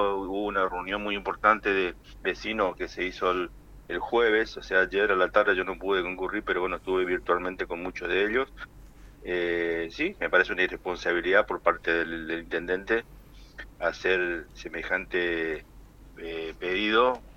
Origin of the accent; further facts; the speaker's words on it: Santo Tomé, Corrientes, Argentina; now in Buenos Aires, Argentina; que amo mi pueblo, y como siempre dije, Santo Tomé está primero.